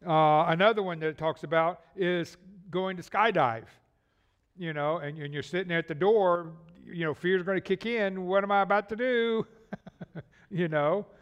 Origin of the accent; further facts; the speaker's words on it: Pensacola, Florida, United States; Part of it was filmed in my hometown in Pensacola, Florida.